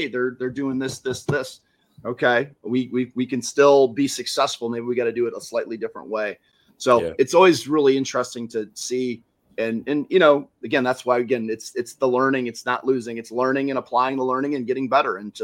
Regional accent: Wisconsin, United States; And growing up in Wisconsin, one of the cool things about being, you know, like Division III obviously is very regional, right?

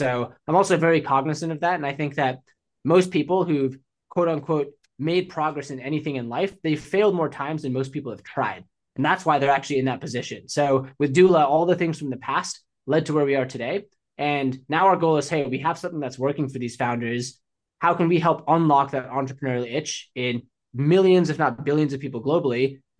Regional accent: Boston, Massachusetts, United States; I grew up in Boston and it snows a lot there in the winter.

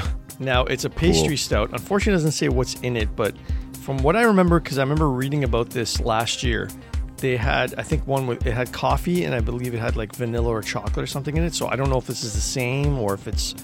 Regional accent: Canada; We're Canadian. We got to be nice.

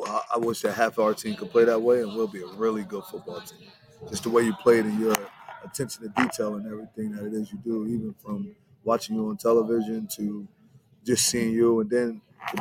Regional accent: Camden, New Jersey, United States; Camden, New Jersey. Camden, right. New Jersey.

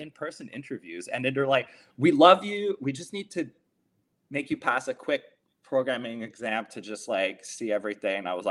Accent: Montreal, Quebec, Canada; I applied because I'm from Montreal.

